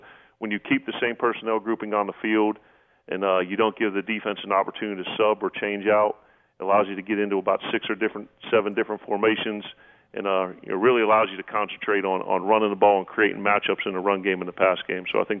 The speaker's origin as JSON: {"language": "English", "town": "Pittsburgh", "region": "Pennsylvania", "country": "United States", "tie": "born or raised there", "said": "Well, you know, growing up in Pittsburgh, and I went to the same high school as Dan Marino, I was hoping to be the next Terry Bradshaw."}